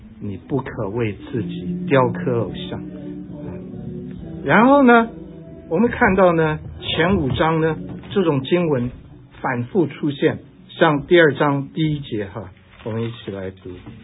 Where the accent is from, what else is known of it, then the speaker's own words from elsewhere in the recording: China; now in Canada; 我从中国来，我就不是做学者的料